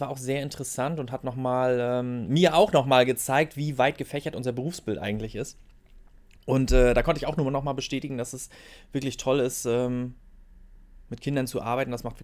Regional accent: Rostock, Mecklenburg-Vorpommern, Germany; Ich bin aber auch Stadtkind, also seit Geburt an in Rostock.

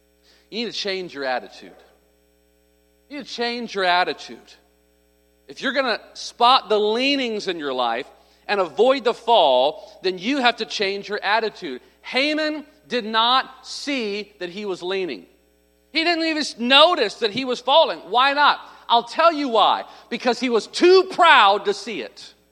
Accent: Arkansas, United States; Folks, I'm from Arkansas. What major ocean is around Arkansas? It's a swamp over here.

